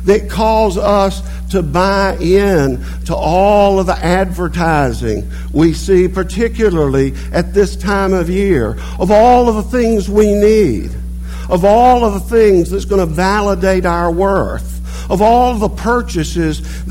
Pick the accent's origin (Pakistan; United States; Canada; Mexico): United States; Well, I'm free. I'm an American. I live in America. I'm free.